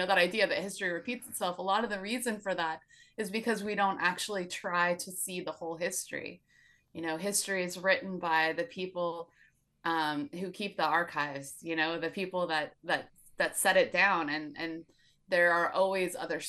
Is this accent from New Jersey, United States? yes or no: no; California, United States; because he wrote about the place where I was from. I'm from California.